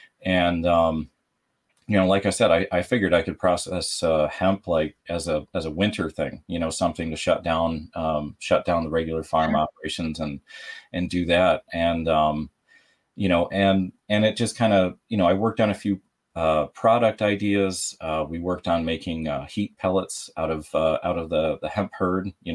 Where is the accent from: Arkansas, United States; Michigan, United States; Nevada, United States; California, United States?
Nevada, United States; Las Vegas; now in New York, United States; I grew up out West. I grew up in Las Vegas, but, I was born here in New York, moved out there at a very young age.